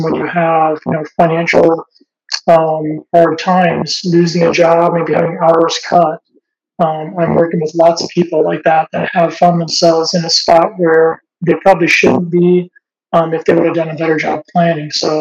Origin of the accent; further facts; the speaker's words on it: Nebraska, United States; also born or lived in Green Bay; I grew up in Nebraska and in Green Bay, so I'm a Packers fan too.